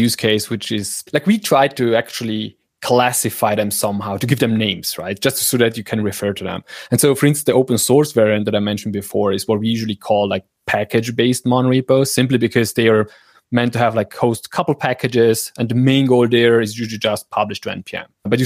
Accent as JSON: {"language": "English", "region": "northern Italy", "country": "Italy", "second_language": "English", "said": "I'm from Northern Italy"}